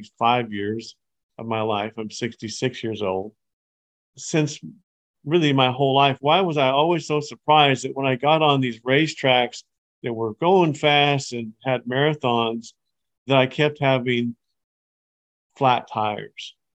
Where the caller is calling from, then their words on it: Roseburg, Oregon, United States; I come to you from Roseburg, Oregon